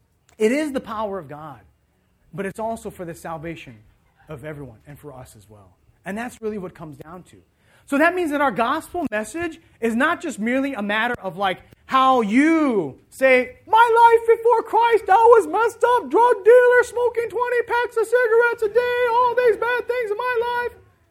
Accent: Thailand; because he knew that I was from Thailand.

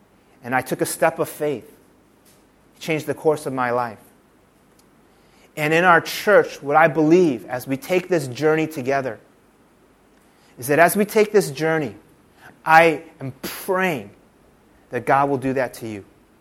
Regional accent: Chicago, Illinois, United States; I wanted to get back to my hometown, which was Chicago, and start working there.

